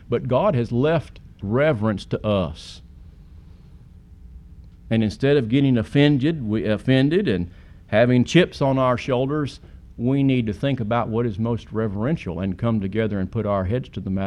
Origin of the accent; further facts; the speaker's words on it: Atlanta, Georgia, United States; born there; now in Texas, United States; I wasn't born in Texas. I was born in Atlanta, Georgia. But I don't claim to be a Georgia peach.